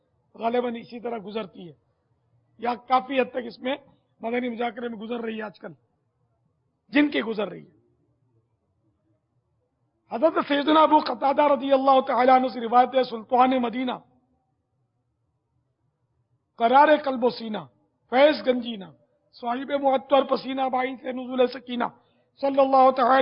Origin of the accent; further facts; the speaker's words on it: Karachi, Sindh, Pakistan; born there; میں تو یوں پٹھان بھی ہوں پنجابی بھی ہوں اور سندھی بھی ہوں. باب الاسلام کی پیدائش ہے میری یہیں باب المدینہ کی, اور یوں اردو یعنی ہمارے ماں باپ ہجرت کر کے آئے تو مہاجر بھی ہوں.